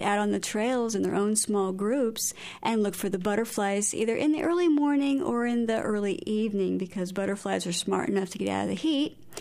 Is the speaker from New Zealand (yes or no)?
no; Iowa, United States; born or raised there